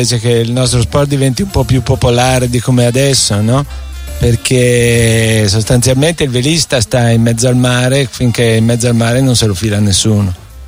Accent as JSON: {"language": "Italian", "town": "Luino", "region": "Lombardy", "country": "Italy", "tie": "born or raised there", "said": "ho incontrato diversa gente, tutta un po' più avanti di me con l'età, che conoscevano il mio paese, perché a settembre la vela internazionale veniva a Luino per le regate internazionali di settembre"}